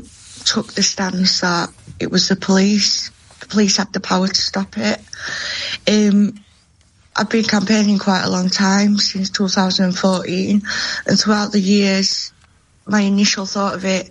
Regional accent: Rotherham, Yorkshire and the Humber, United Kingdom; So I'm a survivor from Rotherham.

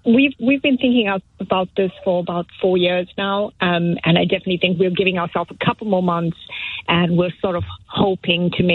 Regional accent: South Africa; now in United Kingdom; My husband and I moved here 12 years ago from South Africa.

